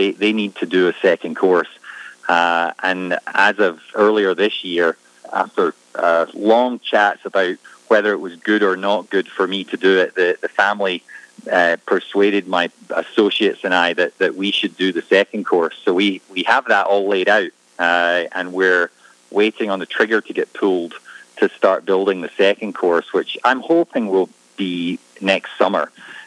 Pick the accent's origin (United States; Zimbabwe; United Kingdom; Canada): United Kingdom; Scotland; As a Scotsman who played all of his golf on the classic courses of the British Isles, I've never seen one in better condition than Gamble Sands is right now.